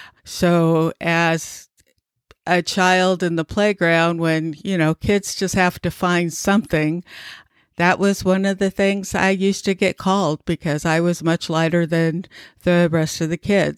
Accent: Los Angeles, California, United States; I have a lot of fond memories growing up in Los Angeles.

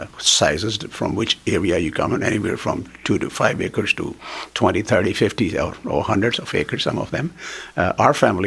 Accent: Rurka Kalan, Punjab, India; now in Canada; I'm from north of India, Punjab.

